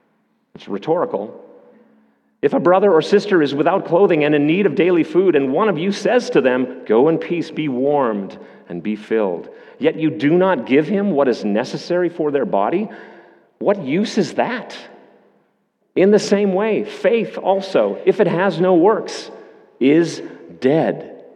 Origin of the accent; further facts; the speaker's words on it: Canada; As a Canadian, I'd be more inclined to say there's room for growth.